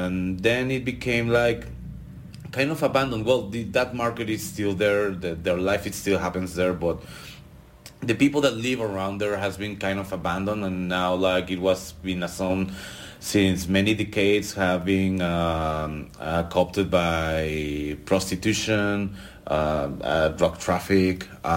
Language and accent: English; Mexico City, Mexico; English is a second language; I'm from Mexico City.